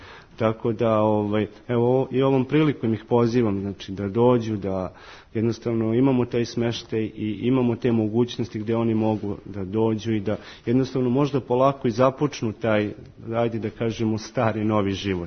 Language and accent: Serbian; Zubin Potok, Mitrovica District, Kosovo; now in Peć, Kosovo; ja dolazim sa severa Kosova i Metohije, odnosno iz Zubinog Potoka, selo kod Zubinog Potoka, selo Banje.